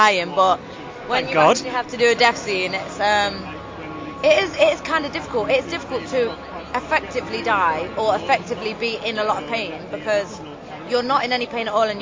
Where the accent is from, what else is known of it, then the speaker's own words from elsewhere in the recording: Nottingham, East Midlands, United Kingdom; I'm actually from the East Midlands.